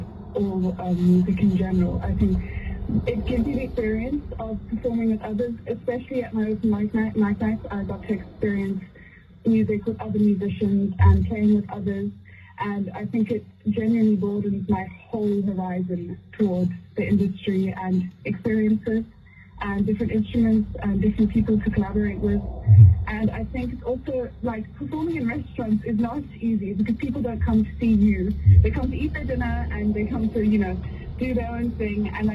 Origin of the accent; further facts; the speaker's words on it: Plettenberg Bay, Western Cape, South Africa; Well, I was born and raised in Plettenberg Bay